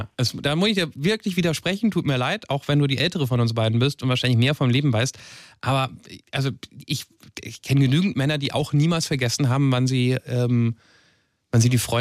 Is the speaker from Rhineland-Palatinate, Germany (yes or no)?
yes; Mainz, Rhineland-Palatinate, Germany; da hast du sehr schön Mainz vorgestellt, ja auch meine Heimatstadt.